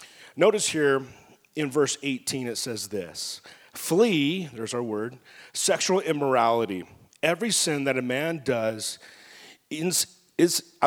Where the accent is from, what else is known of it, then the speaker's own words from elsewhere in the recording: Los Angeles, California, United States; I was building a fort, you know, on some railroad tracks, and I grew up in South LA area.